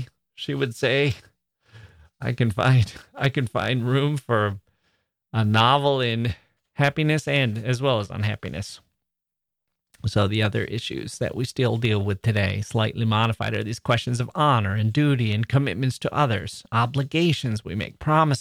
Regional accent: Wisconsin, United States; "The snow won't stop me, I'm from Wisconsin." Or maybe that's getting a little too personal

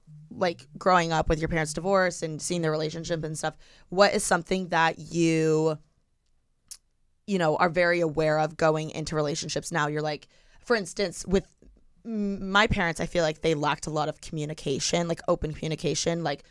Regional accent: Bloomington, Indiana, United States; So I'm from Bloomington, Indiana, where IU is.

